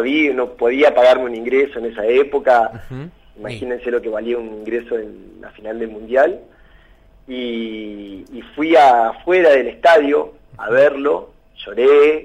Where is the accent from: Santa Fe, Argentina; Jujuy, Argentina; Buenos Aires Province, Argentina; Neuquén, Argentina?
Neuquén, Argentina; moved away as an adult; also born or lived in Roca / Buenos Aires; now in Brazil; Bueno, estudié y hice toda mi adolescencia en Neuquén. Me fui a estudiar 2 años a Roca, después pasé por Buenos Aires, estudié comunicación social. Ajá. Y desde 2013 estoy en prácticamente directo en Río de Janeiro.